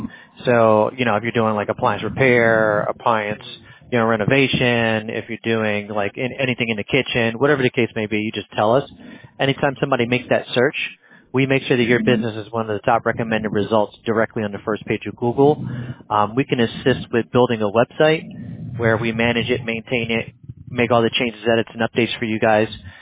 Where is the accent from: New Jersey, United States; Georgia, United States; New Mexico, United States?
New Jersey, United States; now in Pennsylvania, United States; An accent? Yeah, no, I'm as plain as it gets. Sorry, I was born and raised in Jersey and live in PA, so it's a mixture of both.